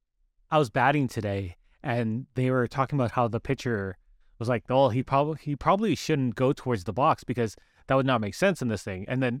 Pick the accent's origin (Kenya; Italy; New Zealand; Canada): Canada; Because we're Canadian and we're in the GTA-ish area.